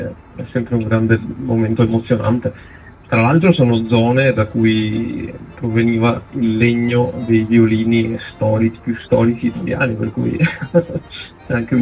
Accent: Treviso, Veneto, Italy; born there; also born or lived in Venice; io sono nato a Treviso e Francesco è nato in provincia di Udine, nella bassa udinese, e poi però entrambi ci siamo trasferiti a Venezia sia per amore che per lavoro entrambi

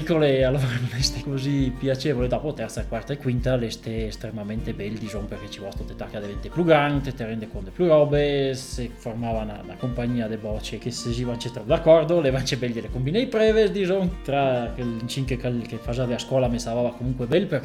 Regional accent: Arabba, Veneto, Italy; sono da Reba

